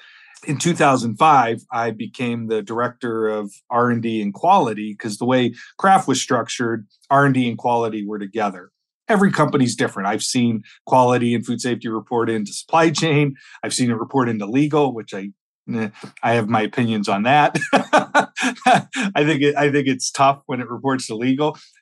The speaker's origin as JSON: {"language": "English", "town": "Pittsburgh", "region": "Pennsylvania", "country": "United States", "tie": "born or raised there", "accent": "Pittsburgh", "said": "So about myself, I grew up in Pennsylvania. I'm from Pittsburgh. So I went to school in Pittsburgh. I'm a Yinzer, if anyone is from Pittsburgh. That's the slang term because of the accent that Pittsburgh people have."}